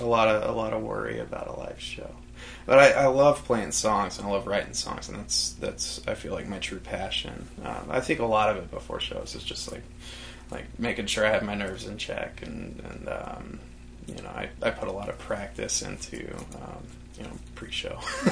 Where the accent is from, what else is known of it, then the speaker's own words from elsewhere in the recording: New Mexico, United States; now in Illinois, United States; And I mean, I grew up in New Mexico, and I've lived in Illinois for 10 years or so.